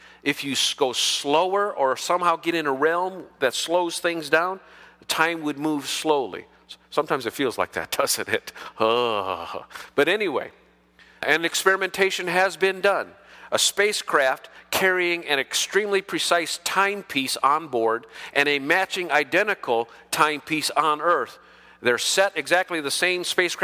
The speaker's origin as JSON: {"language": "English", "country": "United States", "said": "My parents tell me that in my ancestry, I'm Dutch. But by culture, I'm American."}